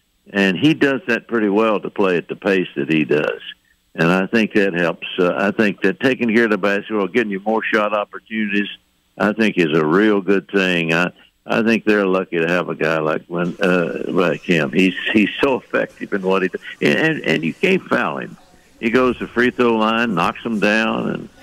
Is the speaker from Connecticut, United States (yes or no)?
no; Roan Mountain, Tennessee, United States; a little bit of publicity for my hometown up in Roan Mountain, Tennessee